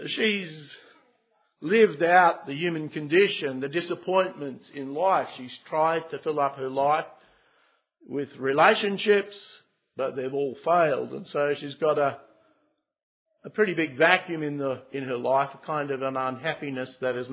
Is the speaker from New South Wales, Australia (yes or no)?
no; Queensland, Australia; I grew up in Queensland, and as a young guy, in my teens